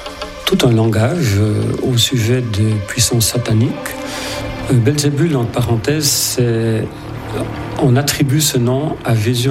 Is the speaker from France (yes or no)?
no; La Sagne, Neuchâtel, Switzerland; also born or lived in La Chaux-de-Fonds, Switzerland; je suis né à La Sagne, en 1946. J'ai passé quelques années merveilleuses dans cette belle vallée, et ensuite à La Chaux-de-Fonds.